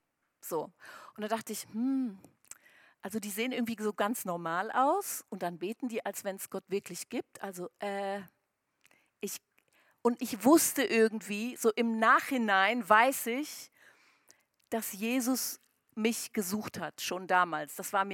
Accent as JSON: {"language": "German", "country": "Angola", "tie": "born or raised there", "said": "Ich bin geboren und aufgewachsen in Afrika auf einer Farm in Angola, wem das was sagt. Meine Eltern waren keine Christen, also ich bin kein Missionarskind, sondern mein Opa ist ausgewandert, mein Vater ist da schon, ist in Namibia geboren"}